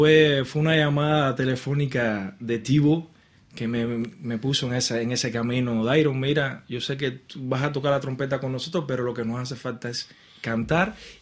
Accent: Cuba; Pero no, yo no pienso que haya sido por eso, porque soy cubano.

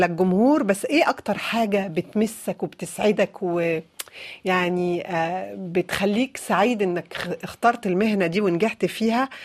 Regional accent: Morocco; على خطر انا مغربية

